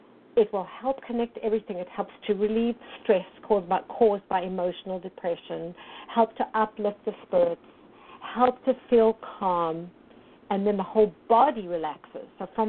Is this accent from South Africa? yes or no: yes; South Africa; It's the Afrikaans spelling of the word clinic, and I'm from South Africa.